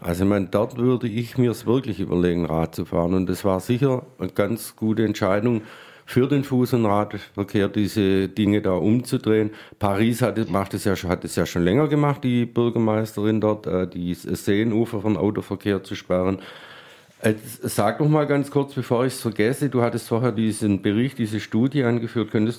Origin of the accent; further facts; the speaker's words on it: Baden-Württemberg, Germany; accent: Swabian; als Schwabe.